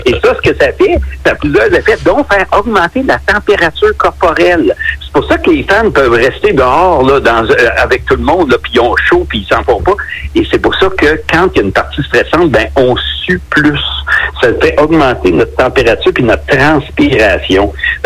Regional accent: Saint-Eustache, Quebec, Canada; je suis originaire de Saint-Eustache et donc, moi, j'ai grandi avec le Canadien de Montréal.

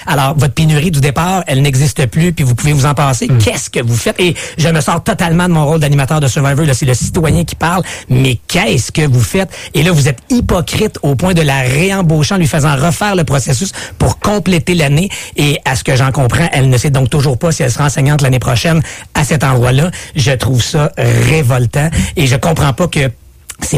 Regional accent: Quebec, Canada; quand j'ai su que ça s'amenait chez nous au Québec

